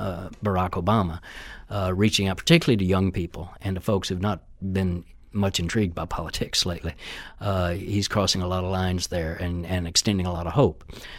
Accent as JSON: {"language": "English", "town": "Austin", "region": "Texas", "country": "United States", "said": "I'm from Austin, Texas. We have a Cox Chain newspaper is our daily there"}